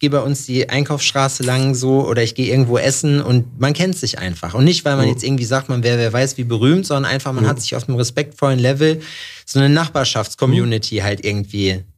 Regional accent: Jena, Thuringia, Germany; wir haben 100.000 und 110.000 Einwohner, Jena, wo ich herkomme. So, und ist halt eine Unistadt

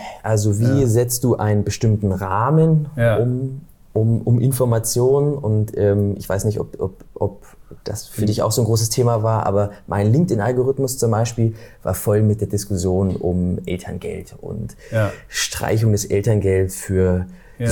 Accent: Thuringia, Germany; beschreibt auch ein Stück weit so, wo ich herkomme. Also ich bin aus Thüringen.

